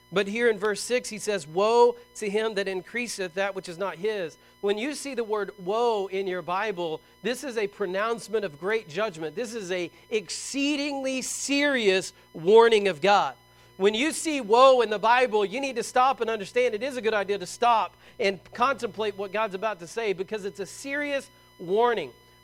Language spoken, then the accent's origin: English; United States; I'm thankful that I'm an American.